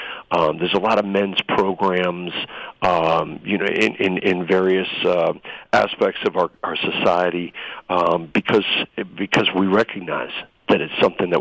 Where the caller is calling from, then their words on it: Kuwait; I'm calling from Kuwait.